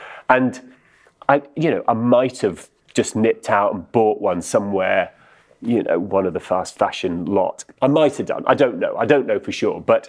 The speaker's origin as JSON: {"language": "English", "town": "Edinburgh", "region": "Scotland", "country": "United Kingdom", "tie": "born or raised there", "said": "everything in the house that I grew up in Edinburgh was either bought secondhand"}